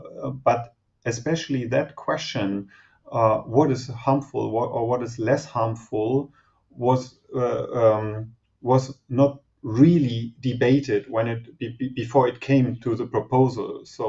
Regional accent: Germany; English is a second language; We have in my home country Germany

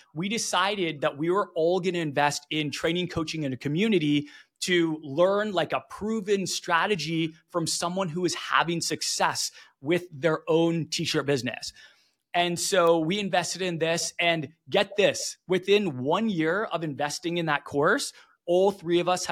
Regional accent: Vancouver, British Columbia, Canada; We're from Vancouver originally, Vancouver, Canada.

